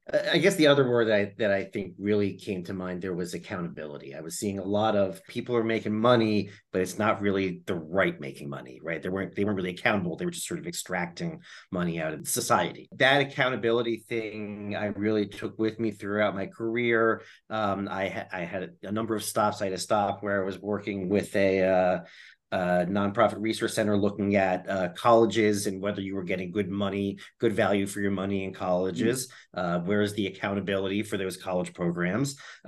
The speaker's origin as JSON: {"language": "English", "town": "Washington", "region": "District of Columbia", "country": "United States", "tie": "born or raised there", "said": "So, I grew up in the Washington, D.C. area, went to University of Maryland"}